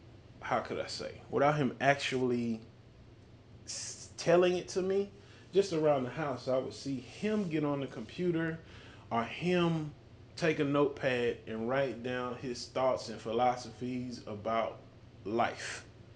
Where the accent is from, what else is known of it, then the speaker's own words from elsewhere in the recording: Houston, Texas, United States; I was born and raised in Houston, Texas. Lived here all most of my life.